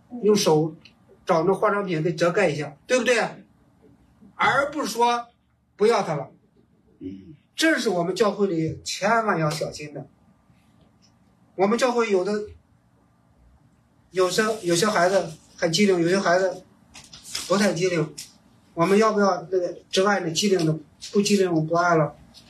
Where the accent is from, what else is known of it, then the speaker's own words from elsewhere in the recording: Shandong, China; 我山东人嘛，我们老家呢有时候就说一个人